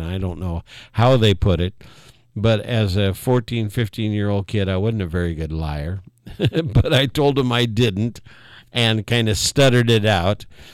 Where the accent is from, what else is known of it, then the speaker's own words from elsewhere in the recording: Athens, Ohio, United States; now in Marion, United States; I come from Athens. Athens was much smaller. Even when the students were there, we were smaller than Marion County.